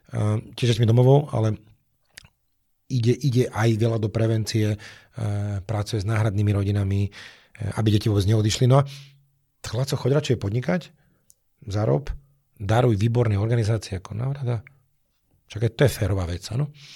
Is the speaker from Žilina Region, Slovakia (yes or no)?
yes; Žilina Region, Slovakia; ja som tu z Liptova